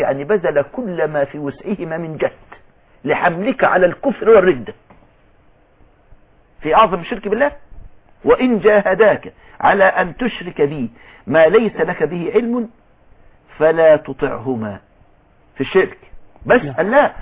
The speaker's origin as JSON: {"language": "Arabic", "region": "Upper Egypt", "country": "Egypt", "said": "عندنا في الصعيد"}